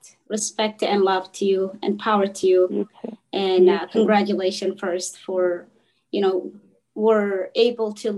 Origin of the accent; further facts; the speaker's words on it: Kenya; now in United States; I grew up in Kenya, and I grew up culture and religion, that one way of thinking.